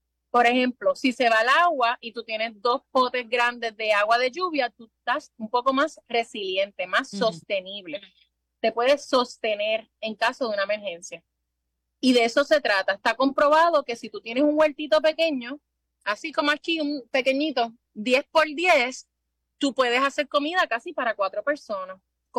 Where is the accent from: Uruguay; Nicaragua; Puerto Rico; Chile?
Puerto Rico; Aguadilla; En Aguadilla, que nosotros somos de Aguadilla